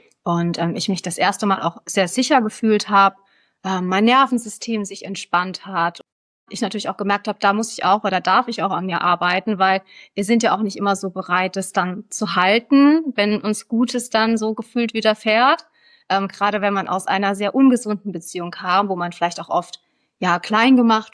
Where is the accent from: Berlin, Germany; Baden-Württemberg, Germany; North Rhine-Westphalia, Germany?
Baden-Württemberg, Germany; Karlsruhe; ich bin 36 Jahre alt und ich komme aus Karlsruhe, also aus dem Süden von Deutschland.